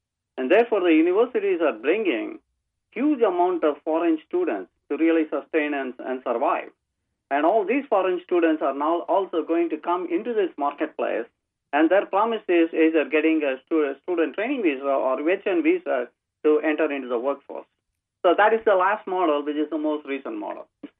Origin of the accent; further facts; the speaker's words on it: India; now in United States; I'm from India, and I basically came to this country about in the early 1980s.